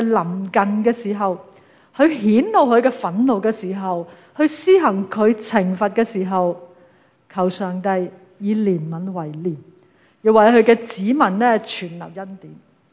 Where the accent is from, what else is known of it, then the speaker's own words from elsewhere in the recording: China; 抑或好像我们中国人说一句成语说，泰山崩于前而色不变